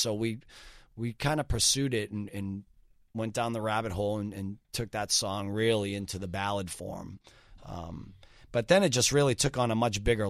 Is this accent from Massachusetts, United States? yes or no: yes; Boston, Massachusetts, United States; Listen, man, born and raised in Boston my entire life.